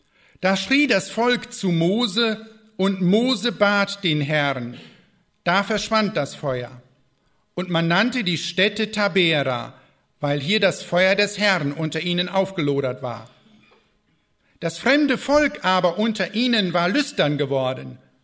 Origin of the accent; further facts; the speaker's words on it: Lower Saxony, Germany; Ja, ich komme ja aus Ostfriesland.